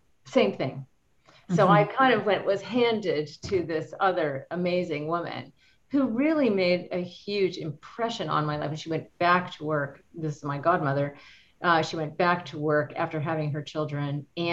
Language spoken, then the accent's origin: English; Ohio, United States; born there; I did. I was born in Ohio, where they lived very close to us.